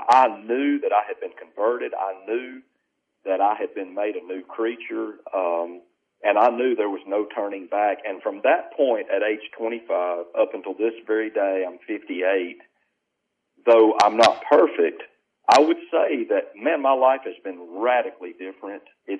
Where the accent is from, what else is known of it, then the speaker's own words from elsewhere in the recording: Deep South, United States; But growing up in the Deep South here, we have just a great, great number of Church of Christ